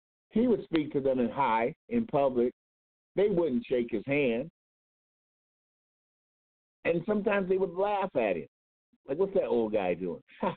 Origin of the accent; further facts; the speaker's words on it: St. Paul, Minnesota, United States; I'm born in Minnesota, born in St. Paul, raised in St. Paul and Minneapolis.